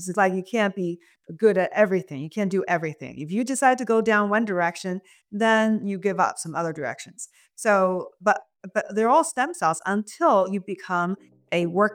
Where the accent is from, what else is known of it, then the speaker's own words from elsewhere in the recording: China; moved away as an adult; I came from China when I was 20 years old. Having grown up in China and being immersed in a more holistic way of looking at the body